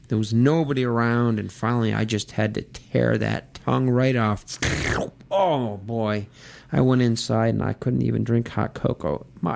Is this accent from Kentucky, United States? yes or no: no; Connecticut, United States; growing up in Connecticut, we had lots of farming equipment around